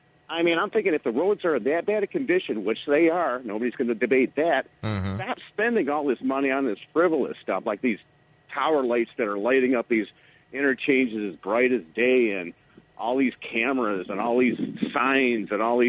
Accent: Detroit, Michigan, United States; I'm from the Detroit area, you know, originally. I'm just out here visiting.

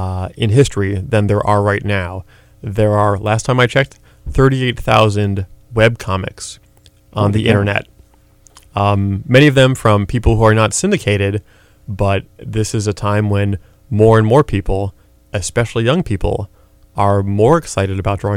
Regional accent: East Coast, United States; now in St. Paul, United States; I live in St. Paul, Minnesota, but I'm originally from the East Coast.

